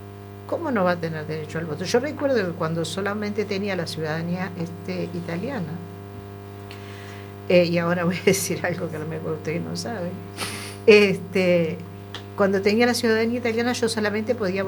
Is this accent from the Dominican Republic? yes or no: no; Uruguay; moved away; Cuando hay elecciones en Uruguay, los uruguayos que estamos acá no votamos.